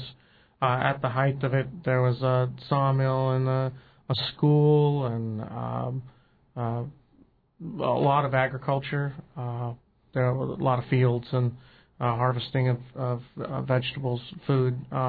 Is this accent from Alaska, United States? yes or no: yes; Alaska, United States; So it's funny, growing up in Southeast, I grew up here in the wintertime. We would commercial fish out of Valdez for 4 months in the summer, salmon seiners.